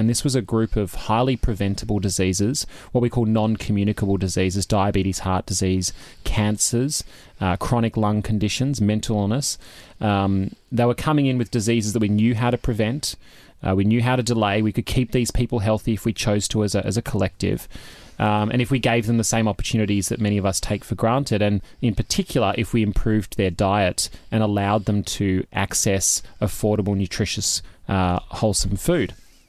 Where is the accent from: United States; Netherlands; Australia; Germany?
Australia; Victoria; I grew up in Australia. I grew up in just near Melbourne. And I grew up in a big Italian family.